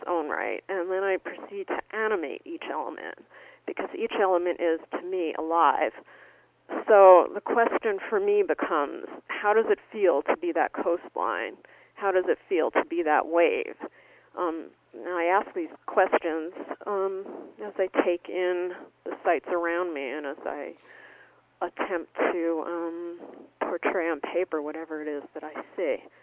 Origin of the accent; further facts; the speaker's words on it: New York City, New York, United States; I'm from New York City originally, and for me, the attack on the Trade Center was an attack on all of New York City and my hometown